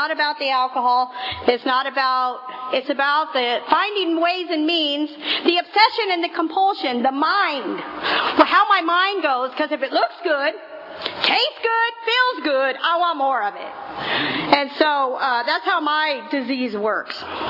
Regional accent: Hayward, California, United States; I don't know where you guys came from, but I came from Hayward, and when I was growing up, I was unliked, unloved, and unwanted.

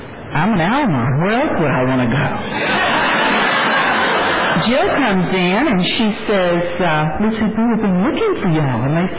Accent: Texas, United States; I'm from Texas. That's no excuse.

